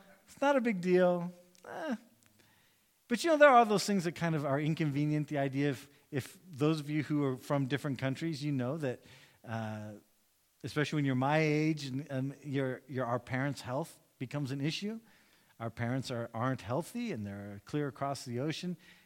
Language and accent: English; United States; When I first got here, being an American, we would only really, we'd stay with like the sermon series up till Christmas.